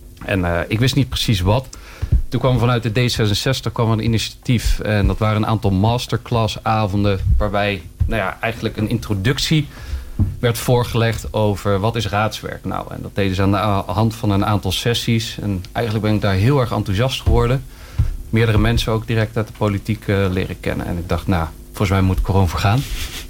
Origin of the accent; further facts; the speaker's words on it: Utrecht, Netherlands; now in Vught, Netherlands; Ik kom oorspronkelijk uit Utrecht, maar we wonen sinds 5 jaar in Vught.